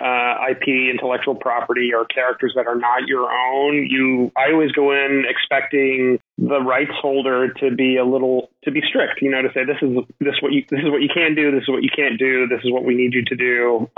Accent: Miami, Florida, United States; my Private Eye series, which is set in my hometown of Miami, was ending.

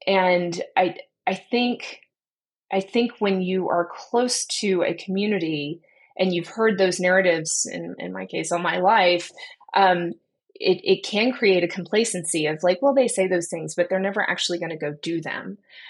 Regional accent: Dallas, Texas, United States; I grew up in North Dallas. I grew up in the evangelical community

